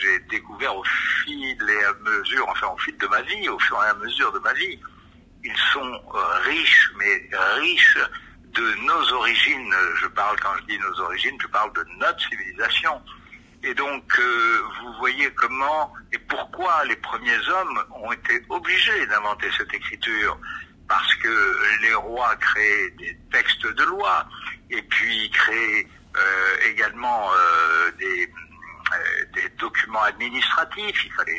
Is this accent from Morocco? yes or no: yes; Casablanca, Casablanca-Settat, Morocco; born there; Je suis né à Casablanca, au Maroc, donc dans un pays qui était un mélange des cultures.